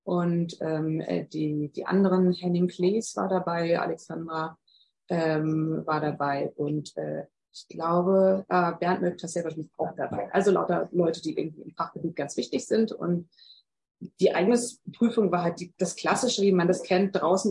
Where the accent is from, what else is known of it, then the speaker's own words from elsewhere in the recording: Berlin, Germany; raus aus der eigenen Heimatstadt. Also als Berlinerin ist man ja immer so ein bisschen faul und denkt sich, wir haben doch alles, muss nirgendwo anders hin.